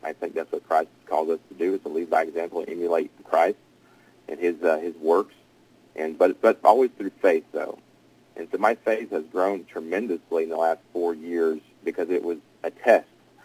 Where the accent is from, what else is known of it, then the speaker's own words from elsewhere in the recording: Georgia, United States; Yeah, I'm one of five siblings. We grew up in Northeast Georgia in the mountains. My parents lived up here when I was about 6 years old. So I'm 31 now, so about 25 years I've lived up in the mountains up here.